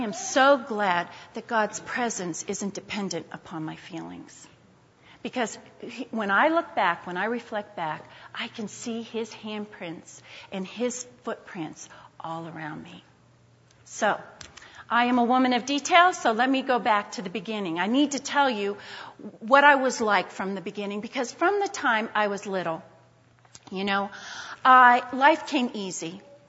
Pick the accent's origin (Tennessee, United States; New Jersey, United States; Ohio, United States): Ohio, United States; Youngstown; We were both born and raised in Youngstown, Ohio, and I wanted to get married in Youngstown, Ohio.